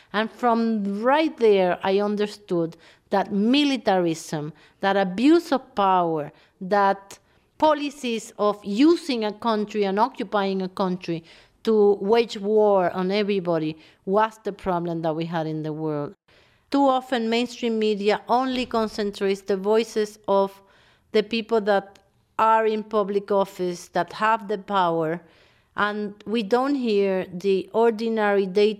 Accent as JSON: {"language": "English", "country": "Puerto Rico", "tie": "born or raised there", "said": "I was born and raised in Puerto Rico, right next to the military base of Buchanan."}